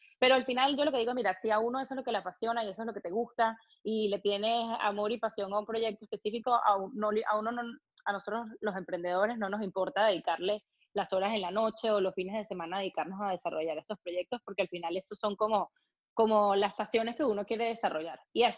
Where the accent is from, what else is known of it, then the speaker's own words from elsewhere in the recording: Caracas, Capital District, Venezuela; moved away as an adult; now in United States; yo soy venezolana, nací y crecí en Caracas toda mi vida y me vine a Estados Unidos a estudiar la universidad. Yo estudié en Boston, en Babson College, y luego de graduarme de Babson me mudé para Miami